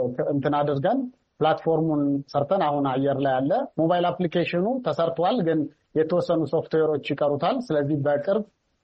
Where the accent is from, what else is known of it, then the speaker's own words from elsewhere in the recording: Anewari, Amhara, Ethiopia; መሬት ተከራይቼ ለአንድ ሄክታር ተከራይቼ እዛው ተወልጄ ያደግኩበት ከተማ አነዋሪ ከተማ የምችለውን ያክል እዛ መሬት ላይ ለአርሶ አደሮቹ የሚጠቅም ለየት ያሉ ቴክኖሎጂዎችን